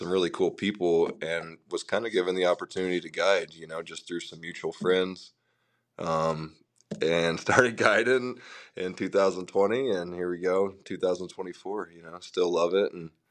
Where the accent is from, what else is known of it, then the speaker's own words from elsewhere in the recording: Missouri, United States; I grew up in Missouri. So my background is fishing catfish and bass and panfish. And I did that all summer, every summer as a kid.